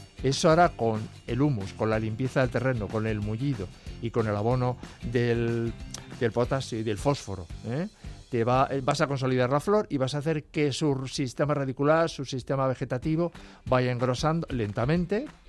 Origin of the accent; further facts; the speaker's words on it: Extremadura, Spain; yo como soy extremeño y me he cuidado...